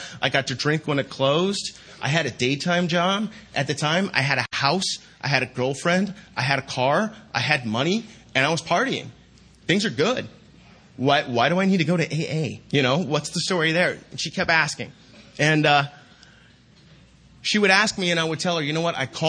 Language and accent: English; Sacramento, California, United States; I grew up in Sacramento.